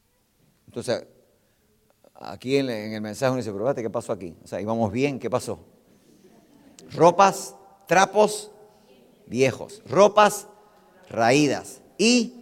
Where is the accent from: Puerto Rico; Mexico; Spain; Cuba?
Puerto Rico; Mira, yo soy puertorriqueño.